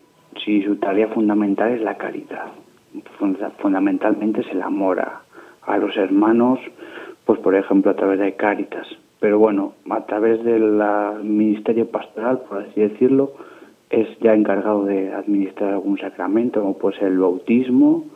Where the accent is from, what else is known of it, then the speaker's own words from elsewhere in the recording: Reynosa, Tamaulipas, Mexico; Sí, yo nací en Reynosa, desde toda la vida soy de Reynosa. Tengo 24 años